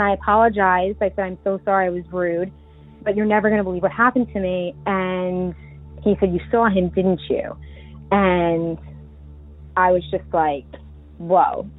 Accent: Long Island, New York, United States; I'm from Long Island, New York, which is relevant to the story I'm going to tell you.

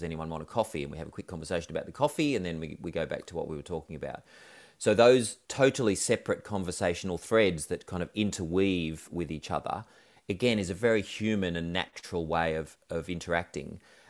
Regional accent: Australia; I'm from Australia

